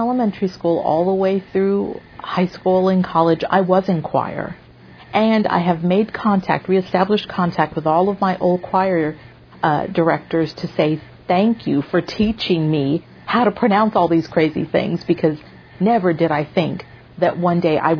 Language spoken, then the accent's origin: English; Harlingen, Texas, United States; I did. I grew up. I was born and raised in Harlingen, and that's still home.